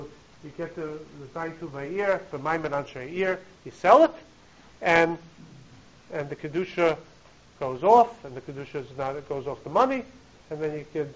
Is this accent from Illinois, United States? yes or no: no; Flatbush, New York, United States; I grew up in Flatbush, so on East 28th Street.